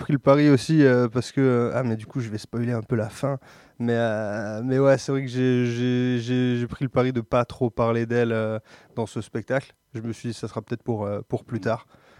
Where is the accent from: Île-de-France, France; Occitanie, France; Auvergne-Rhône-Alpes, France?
Occitanie, France; Castres; De Castres.